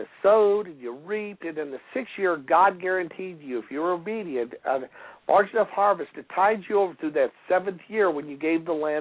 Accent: United States; it's an awesome responsibility and privilege to be blessed as an American

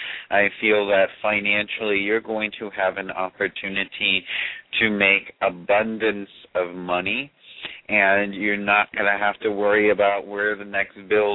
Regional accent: Florida, United States; Okay, I miss the warmth. I'm from Florida, honey, that's why I'm asking.

